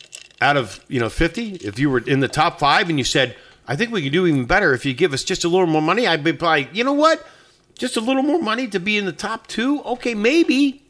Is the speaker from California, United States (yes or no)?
yes; San Francisco, California, United States; In public education in San Francisco, my hometown, there were vocational schools and there was academic school.